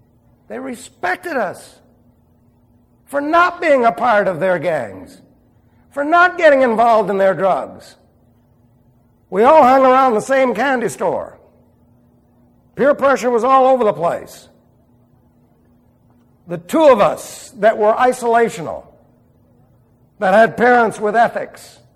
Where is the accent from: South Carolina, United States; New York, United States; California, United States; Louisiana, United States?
New York, United States; New York City; Look, I was raised in New York City.